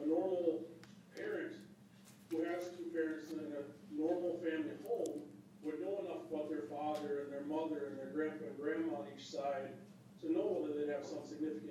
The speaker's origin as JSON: {"language": "English", "town": "Granite Falls", "region": "Washington", "country": "United States", "said": "I'm from Suquamish, Granite Falls."}